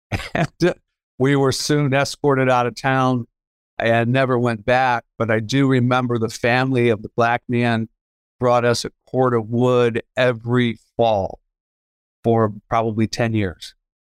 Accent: St. Paul, Missouri, United States; I born and raised in Missouri, a small town called St. Paul, Missouri. Had a blinking red light, or amber light in the middle of the town.

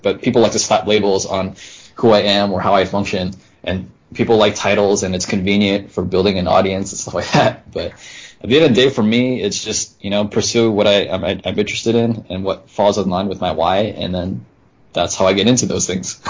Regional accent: California, United States; I grew up in the Silicon Valley.

